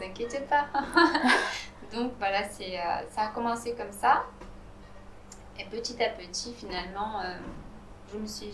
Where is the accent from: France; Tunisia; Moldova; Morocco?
Moldova; Oui, ça me plaisait, mais dans mon pays d'origine, qui est l'Moldavie, la cuisine était toujours le centre des événements